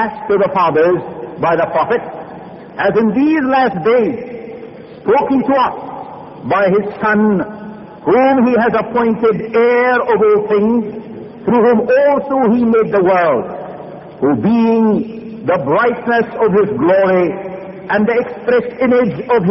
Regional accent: Nazareth, Northern District, Israel; I greet you tonight in the name of Jesus the Nazarene, the man from my hometown. In the city of Nazareth, we are taught never go see a friend empty-handed.

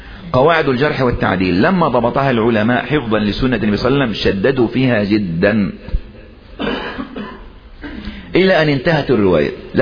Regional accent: Egypt; اللي بيخطب عندنا في مصر يعني من عادة المصريين انهم يحبون ايه الكلام الارتجالي

